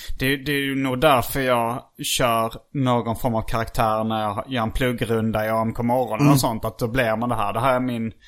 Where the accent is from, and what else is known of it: Skåne, Sweden; accent: Scanian